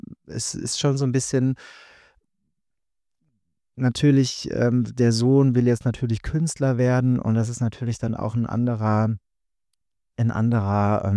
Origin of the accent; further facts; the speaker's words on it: Hesse, Germany; Limburg ist nicht ganz meine Heimatstadt, weil ich aus einem wirklich kleinen Dorf so da aus der Nähe komme, zwischen Hessen und Rheinland-Pfalz.